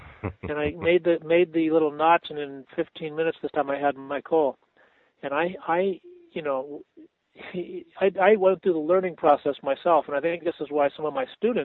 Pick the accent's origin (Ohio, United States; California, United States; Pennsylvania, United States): California, United States; Right. But when I was there, see, I'm from Southern California